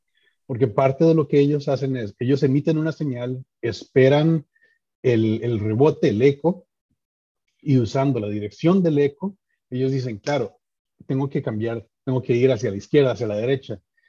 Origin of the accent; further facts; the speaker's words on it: San Carlos, Alajuela, Costa Rica; Claro, yo soy originalmente de San Carlos, de Costa Rica. Fui al colegio científico por ahí.